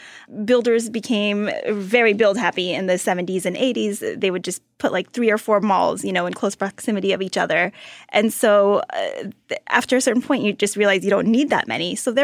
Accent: Austin, Texas, United States; I grew up in Austin, Texas, you grew up in Miami

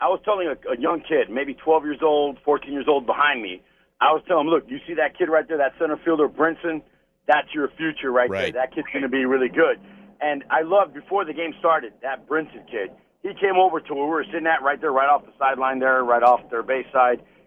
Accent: Chicago, Illinois, United States; I'm a Marlins fan, but I was raised in Chicago with my dad.

